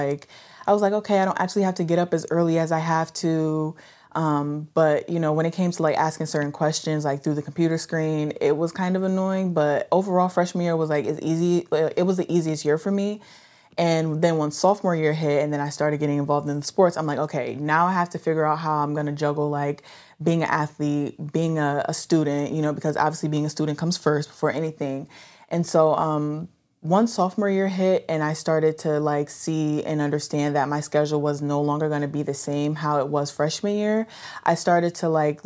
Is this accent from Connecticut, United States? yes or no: yes; New Haven, Connecticut, United States; I'm from New Haven, Connecticut.